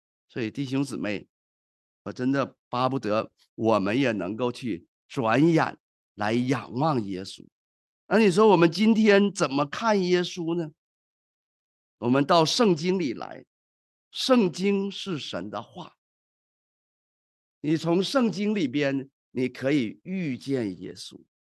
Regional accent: China; 那广东话人也中国人嘛，那我也是中国人，那我就进去呀

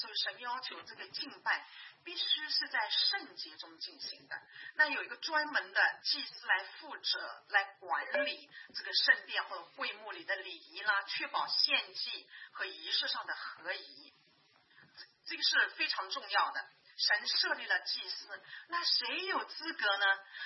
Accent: China; 因为我们中国人比较这种血缘关系都特别的重视哈

